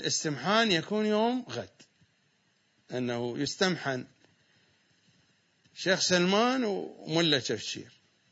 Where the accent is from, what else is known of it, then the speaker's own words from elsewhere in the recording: Iraq; هناك عندنا في العراق ألفاظ كثيرة في اللهجة الدارجة ليس لها أصل عربي